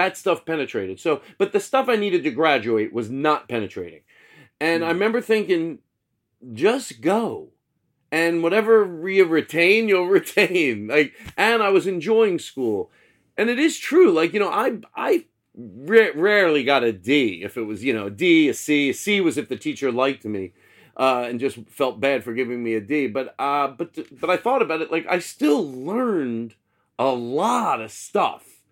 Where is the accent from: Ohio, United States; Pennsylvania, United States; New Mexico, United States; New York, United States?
Pennsylvania, United States; Philadelphia; also born or lived in Valley Forge; I grew up in Philadelphia until about second grade, lived in like Northeast, and then we moved out to Valley Forge when I was in like fifth grade.